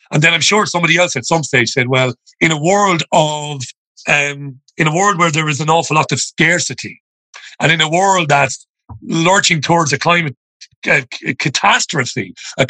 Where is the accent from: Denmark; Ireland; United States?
Ireland; I'm an Irish guy.